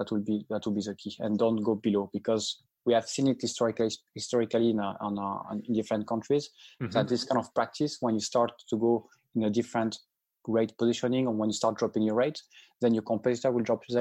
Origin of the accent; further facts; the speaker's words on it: France; accent: French; English is a second language; I'm French, as you have recognized in my accent, most probably.